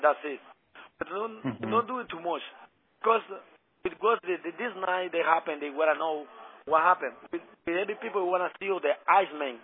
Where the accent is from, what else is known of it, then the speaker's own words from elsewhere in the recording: Honduras; yo soy la única persona aquí de Honduras, yo soy hondureño.